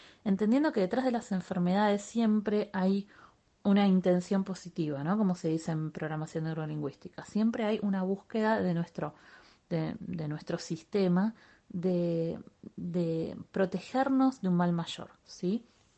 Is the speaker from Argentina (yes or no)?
yes; Argentina; yo soy argentina. En Argentina la mayoría de nuestros abuelos eran inmigrantes, abuelos o a veces bisabuelos o padres